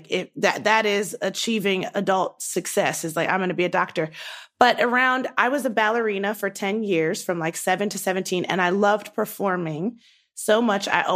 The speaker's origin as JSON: {"language": "English", "town": "Baltimore", "region": "Maryland", "country": "United States", "tie": "born or raised there", "said": "So I was born and raised in Baltimore."}